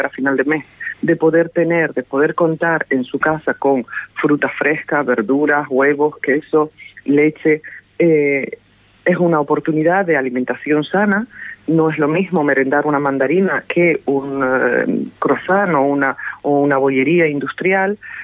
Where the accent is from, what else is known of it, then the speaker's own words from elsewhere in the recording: La Gomera, Canary Islands, Spain; yo soy de La Gomera